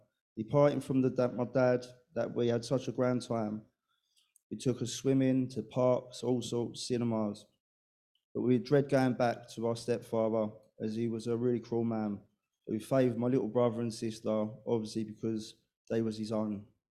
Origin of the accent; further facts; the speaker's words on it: Harlow, East of England, United Kingdom; born there; I'm 32 years of age. I was born in Harlow on the 9th of the 7th, 1991.